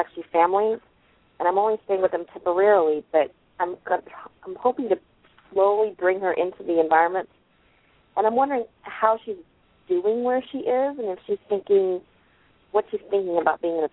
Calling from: Virginia, United States; I'm calling from Virginia.

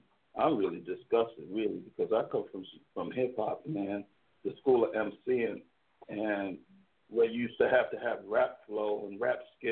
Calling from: San Francisco, California, United States; Yeah, I'm on message from San Francisco.

